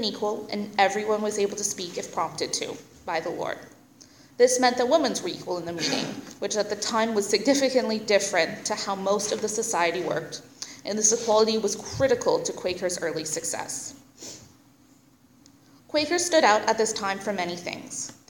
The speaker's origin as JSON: {"language": "English", "town": "Barrie", "region": "Ontario", "country": "Canada", "tie": "born or raised there", "said": "we drove from my hometown of Barrie to Orillia to attend meeting."}